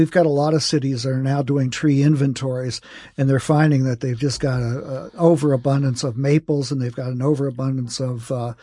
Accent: Glenview, Illinois, United States; I grew up in Glenview, Illinois, and we had nothing but elm trees, American elms

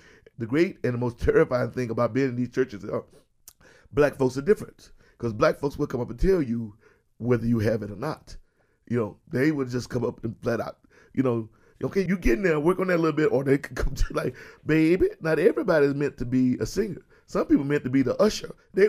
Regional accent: Texas, United States; I'm not from Chicago. I'm from Texas, and I grew up gospel, and the sounds of blues that I heard sounded like this.

